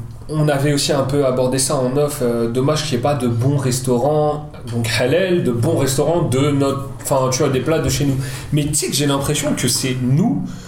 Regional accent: Algeria; quand j'étais petit en Algérie, j'ai découvert un truc.

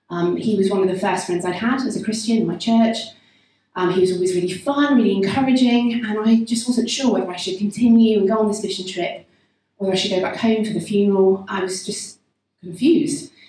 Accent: Bristol, South West England, United Kingdom; So I grew up in South Bristol, in Whitchurch, and just walked around the block

